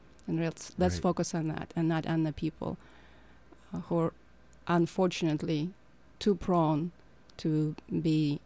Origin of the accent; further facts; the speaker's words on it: Ukraine; on this side, being Ukrainian. Now I'm speaking from the Ukrainian perspective.